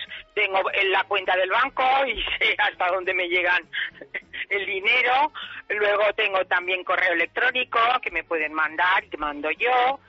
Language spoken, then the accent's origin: Spanish; Valencian Community, Spain; porque soy valenciana